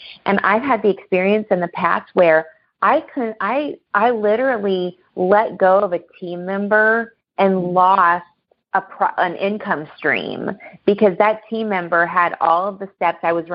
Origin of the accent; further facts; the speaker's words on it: Midwest, United States; So I'm a Midwesterner too. I live in Milwaukee.